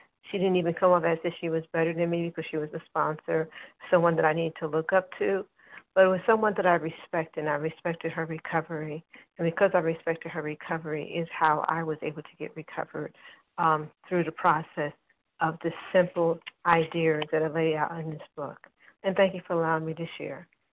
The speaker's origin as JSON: {"language": "English", "region": "New Jersey", "country": "United States", "said": "And I am from New Jersey."}